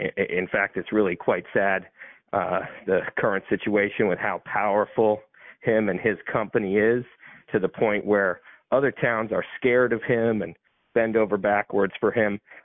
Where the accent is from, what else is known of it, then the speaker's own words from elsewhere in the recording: New Brunswick, New Jersey, United States; I'm from New Brunswick.